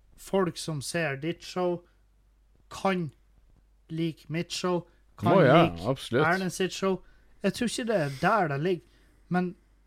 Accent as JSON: {"language": "Norwegian", "region": "Trøndelag", "country": "Norway", "said": "Vi er nord fra Trøndelag."}